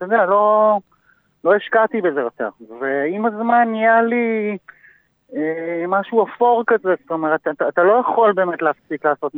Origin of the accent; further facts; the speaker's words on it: Tel Aviv, Tel Aviv District, Israel; אני במקור מתל אביב, מהמרכז, אבל יש לי קשר מאוד מיוחד לצפון, במיוחד לירדן.